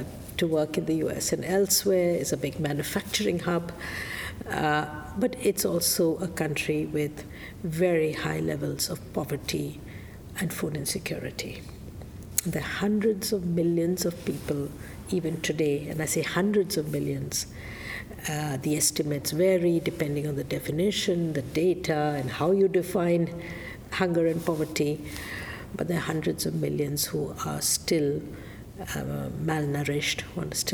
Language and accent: English; South India, India; I am from India, from South India.